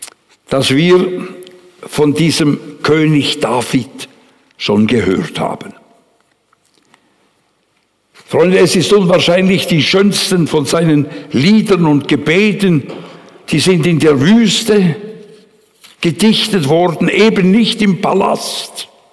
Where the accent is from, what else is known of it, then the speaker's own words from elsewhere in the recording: Switzerland; Ich bin immer begeistert, wenn ich einen Psalm lese als Schweizer.